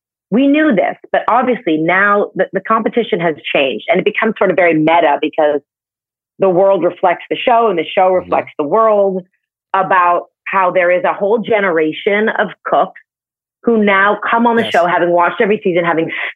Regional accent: Canada; I'm from Canada.

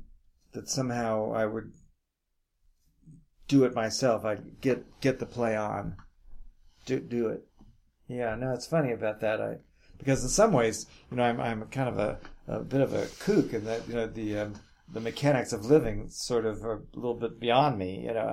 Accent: New York City, New York, United States; maybe because I'm from New York City or maybe just nature gave me a pragmatic attitude about life.

